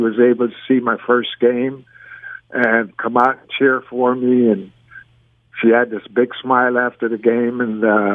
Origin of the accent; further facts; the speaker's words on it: Panama; first language Spanish; English is a second language; moved away; grew up in Panama.